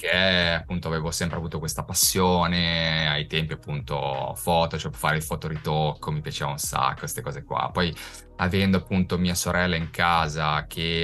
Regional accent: Lombardy, Italy; born there; io allora sono brianzolo di nascita, in realtà ho delle origini napoletane, sia da parte di padre che da parte di madre. Mio padre puteolano di Pozzuoli e mia madre di Avellino.

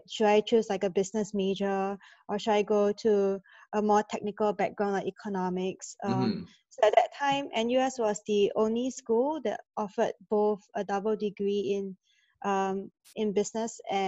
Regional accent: Singapore; Yeah, I grew up in Singapore. So I studied in Singapore as well, even for my university degree.

